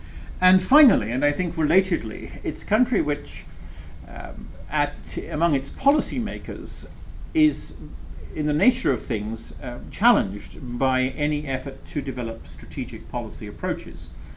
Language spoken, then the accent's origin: English; Edinburgh, Scotland, United Kingdom; And I said, I'm from Edinburgh in Scotland. I'm British.